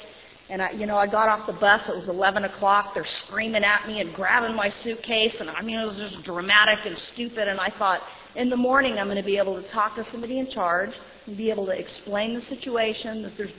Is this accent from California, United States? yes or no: yes; Manhattan Beach, California, United States; I was raised in Manhattan Beach